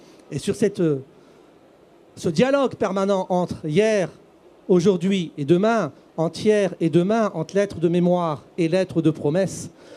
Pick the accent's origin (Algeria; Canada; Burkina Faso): Algeria; Kabylie; nous, chez nous, en Kabylie, nous ne pouvons transmettre que deux choses à nos enfants, des racines et des ailes.